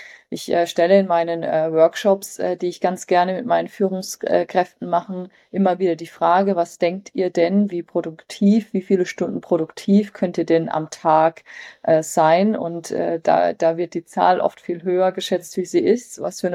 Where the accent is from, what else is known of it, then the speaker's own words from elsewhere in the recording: Frankfurt am Main, Hesse, Germany; also ich komme ja aus Frankfurt am Main